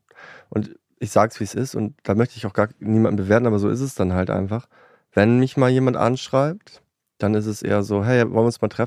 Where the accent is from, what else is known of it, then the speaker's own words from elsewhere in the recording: Lower Saxony, Germany; Ich komme aus Friesland, das war Plattdeutsch.